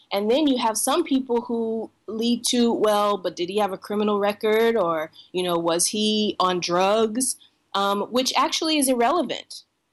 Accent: Tulsa, Oklahoma, United States; I heard about the shooting in Tulsa, my hometown

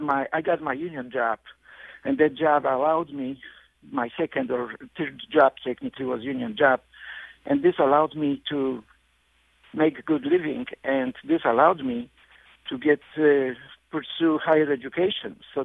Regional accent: Poland; English is a second language; now in United States; I came here from Eastern Europe, from Poland, in 1971.

